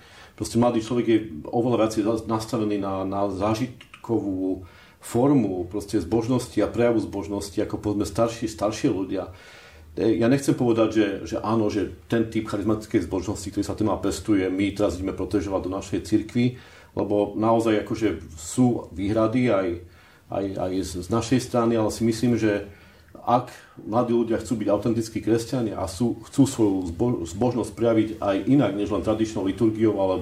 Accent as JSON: {"language": "Slovak", "town": "Lazy pod Makytou", "region": "Trenčín Region", "country": "Slovakia", "tie": "born or raised there", "also_born_or_lived": "Revúca", "said": "najviac sa viem identifikovať s krajinou môjho detstva, a to sú Lazy pod Makytou, to beriem taký ako svoj rodný kraj, hoci rodák som z Gemera, z Revúcej, ale tam sa rád vraciam ako do krajiny svojho detstva."}